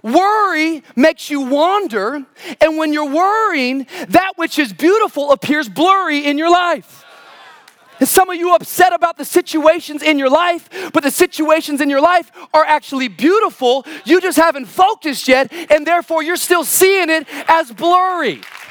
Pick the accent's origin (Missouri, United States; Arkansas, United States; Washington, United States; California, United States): Washington, United States; I remember when I was growing up, my really only experience with crows, ravens, is growing up in Washington State.